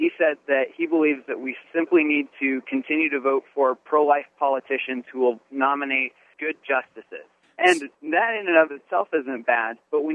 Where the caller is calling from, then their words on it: Manhattan, New York, United States